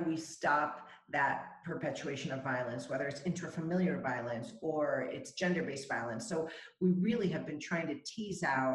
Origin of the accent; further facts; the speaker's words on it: El Salvador; I'm from El Salvador originally